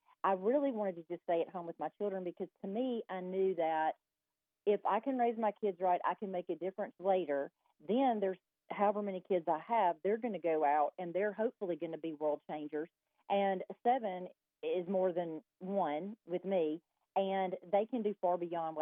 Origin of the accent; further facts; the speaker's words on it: Montgomery, Alabama, United States; You know, I'm from Montgomery, Alabama, and we moved to Birmingham for my husband to go to dental school.